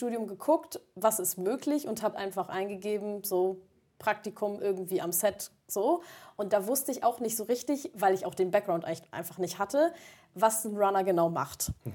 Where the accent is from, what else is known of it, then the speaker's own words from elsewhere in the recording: Hamburg, Germany; ich komme auch aus Hamburg und meine Eltern ich habe mit meinen Eltern noch zusammen gewohnt